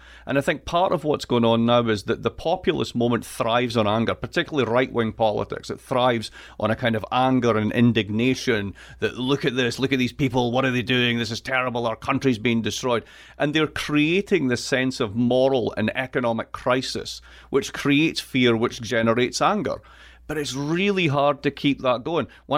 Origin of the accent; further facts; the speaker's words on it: Scotland, United Kingdom; now in United States; I am from Scotland. I am from the east coast of Scotland. I have an accent which is just absolutely perfect, and I wouldn't change it for anything.